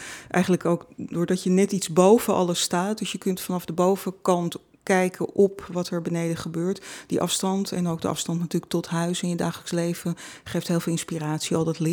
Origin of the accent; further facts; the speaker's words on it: Amsterdam, North Holland, Netherlands; heb op de Kostverloren Kade op school gezeten, op de lagere school. Dat is ook allemaal vlakbij. En als kind speelde ik ook in het Vondelpark.